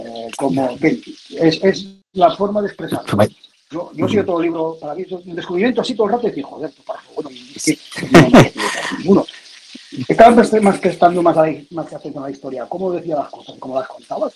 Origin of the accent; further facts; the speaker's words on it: Spain; Lo bueno para mí es el español, porque claro, soy español.